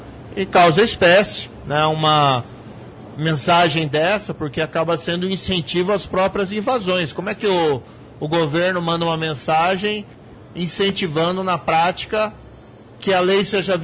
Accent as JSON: {"language": "Portuguese", "town": "Maringá", "region": "Paraná", "country": "Brazil", "tie": "born there", "said": "prestigiar a abertura dessa importante feira da minha querida cidade de Maringá, onde eu nasci"}